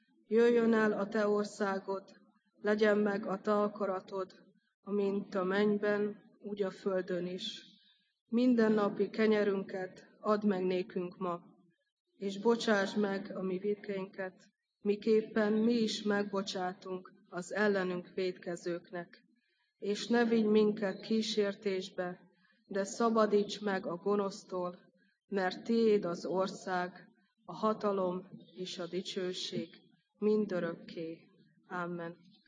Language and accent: Hungarian; Tunyogmatolcs, Szabolcs-Szatmár-Bereg, Hungary; Egyébként Tunyog-Matolcsról származom, Szabolcs-Szatmár Bereg megyében található ez a település, és szüleim is mindketten lelkipásztorok